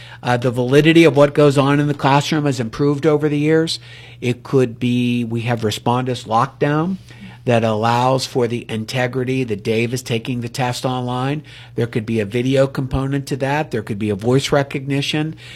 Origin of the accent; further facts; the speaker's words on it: Ellwood City, Pennsylvania, United States; So last evening hosted a group actually from my hometown of Elwood City